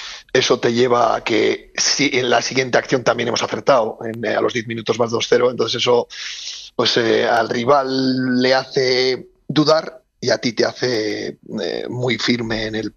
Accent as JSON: {"language": "Spanish", "town": "Soria", "region": "Castile and León", "country": "Spain", "said": "Escucha, vengo de Soria, ¿eh?"}